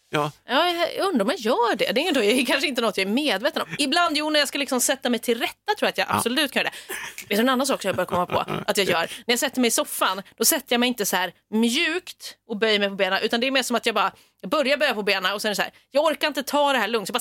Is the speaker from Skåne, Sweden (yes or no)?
no; Stockholm, Stockholm County, Sweden; Då är det sportlov i Stockholm, där jag kommer ifrån.